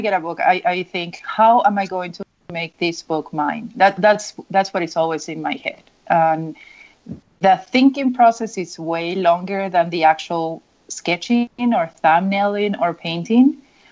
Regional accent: Peru; moved away as an adult; now in United States; I was born and raised in Peru, and now I have 22 years living in the U.S., I think.

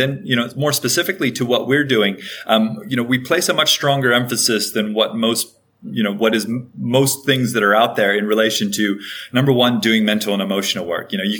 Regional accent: Hawaii, United States; I grew up in Hawaii, and you know, that's a pretty magical place.

